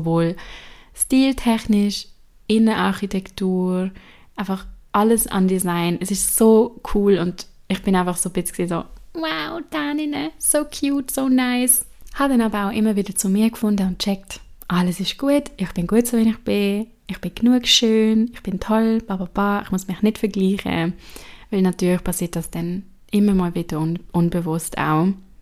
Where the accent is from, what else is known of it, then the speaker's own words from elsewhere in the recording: Zurich, Switzerland; Bei uns in Zürich